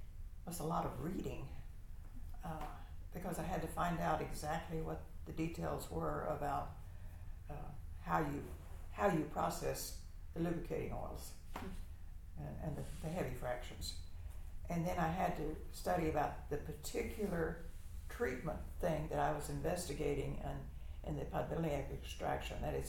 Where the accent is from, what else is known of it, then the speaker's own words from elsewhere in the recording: Texas, United States; And I didn't want him to be a Yankee. Remember, I'm from Texas.